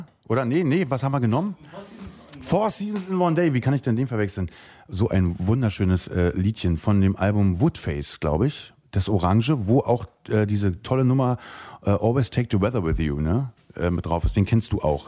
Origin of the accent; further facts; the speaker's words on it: Treuenbrietzen, Brandenburg, Germany; Ja, natürlich ist es meine Heimatstadt Treuenbrietzen, keine Frage. Ich liebe diese Stadt